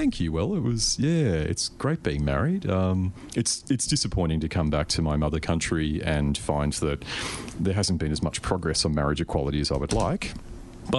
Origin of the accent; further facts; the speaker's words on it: Australia; I mean, I'm technically Australian, but I'm spending all this time in America